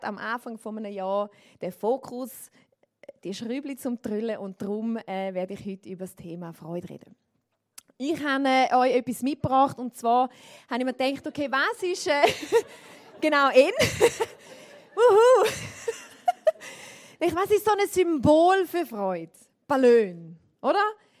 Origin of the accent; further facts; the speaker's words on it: Switzerland; Also ich bin Schweizerin, aber ich muss euch sagen, ich bin es mir eigentlich nicht gewöhnt, zum Schweizerdeutsch reden auf der Bühne, aber ich denke, für euch packe ich mein bestes Schweizerdeutsch aus.